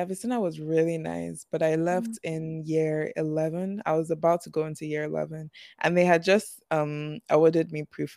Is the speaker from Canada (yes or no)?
no; Nigeria; first language English; oh, yeah, I'm Nigerian.